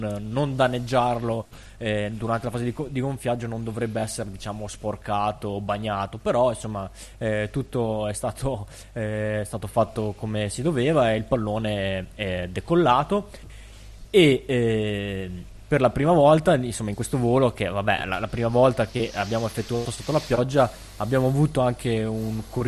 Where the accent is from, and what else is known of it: Emilia-Romagna, Italy